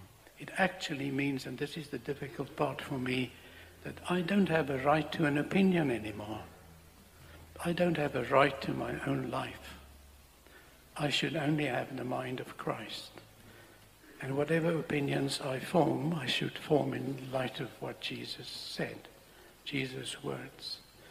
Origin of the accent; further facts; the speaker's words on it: South West England, United Kingdom; I'm from Somerset.